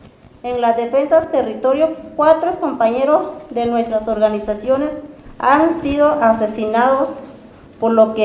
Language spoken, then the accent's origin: Spanish; Ciénega del Sauce, Guerrero, Mexico; Mi comunidad es Ciénega del Sauce, pero vivo en una colonia, se llamaba Filo de Lutepec.